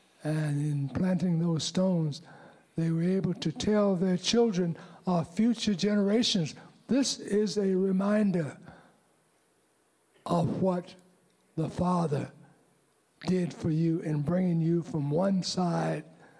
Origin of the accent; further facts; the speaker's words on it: Texas, United States; born there; I was born in Texas, but I didn't know the word.